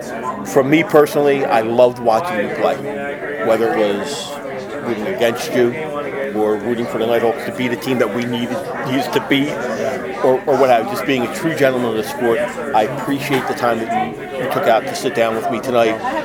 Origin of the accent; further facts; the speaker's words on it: Philadelphia, Pennsylvania, United States; That's how it was. We're from Philly, so yeah.